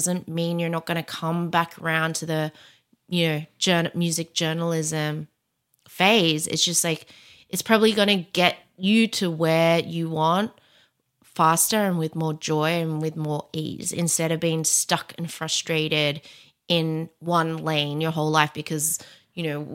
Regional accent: Perth, Western Australia, Australia; now in United States; So I grew up in Perth, Australia with a Chinese Indonesian mom and Egyptian dad. And my whole life, I, you know, thought I was half Egyptian

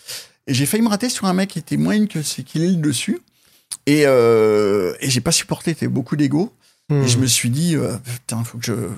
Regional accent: Massy, Île-de-France, France; En banlieue parisienne.

